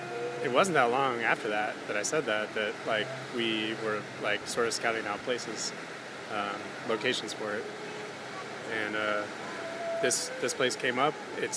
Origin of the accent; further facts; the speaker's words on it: Texas, United States; also born or lived in Colorado; Just growing up in Texas and then moving to Colorado, we took a lot of trips down to New Mexico when I was a kid